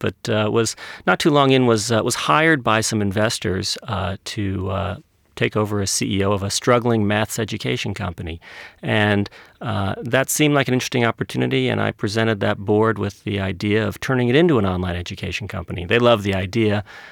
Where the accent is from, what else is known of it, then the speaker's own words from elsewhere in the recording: New York, United States; now in Australia; You can probably tell by my accent, I'm actually not originally from here. Grew up in New York and moved back to Australia in early 2002 with my wife, who's from Sydney